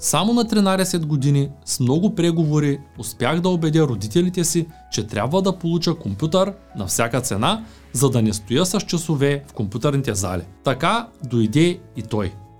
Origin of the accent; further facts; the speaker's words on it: Shumen, Shumen Province, Bulgaria; родния ми град Шумен